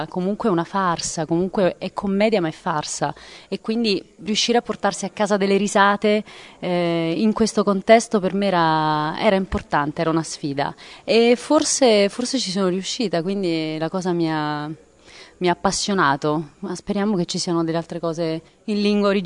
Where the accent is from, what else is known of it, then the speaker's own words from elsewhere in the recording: Naples, Campania, Italy; ovviamente io sono napoletana, quindi mi è stato facile passare a questo dialetto